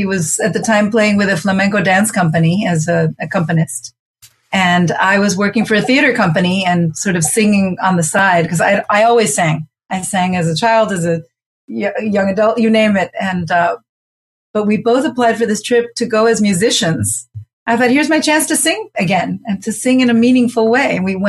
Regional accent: Puerto Rico; now in Boston, United States; Well, I'm originally from Puerto Rico. My family is from New York, Puerto Rico, and Argentina. I came to Boston in 19, a long time ago, when I graduated from college

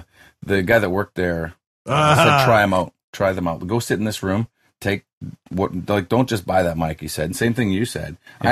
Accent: Canada; because I'm Canadian.

